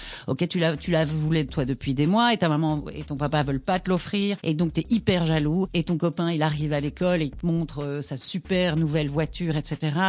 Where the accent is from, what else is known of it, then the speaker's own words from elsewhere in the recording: La Louvière, Wallonia, Belgium; j'ai commencé à l'académie de ma ville, parce que je viens de la Louvière.